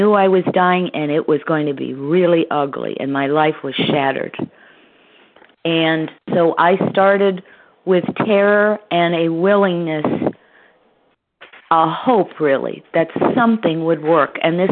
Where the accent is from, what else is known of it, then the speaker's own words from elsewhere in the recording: Connecticut, United States; I'm from Connecticut, and I am a recovering compulsive overeater.